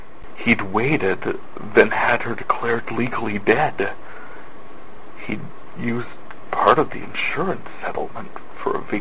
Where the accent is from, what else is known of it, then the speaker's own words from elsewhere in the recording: North Dakota, United States; I am from North Dakota, where we're having spring.